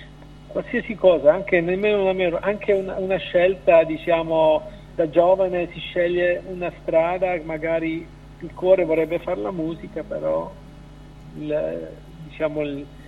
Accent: Switzerland; Sono nato in Svizzera e abito in Svizzera, però sono figlio di emigranti che sono partiti dal sud Italia, da Potenza, a Cerenza. Sono nato qui, ho fatto le scuole

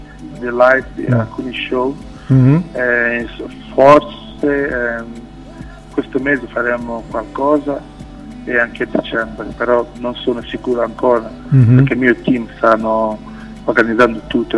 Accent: Nigeria; Italian is a second language; now in Italy; sono nigeriano, e da 19 anni che sto qui in Italia

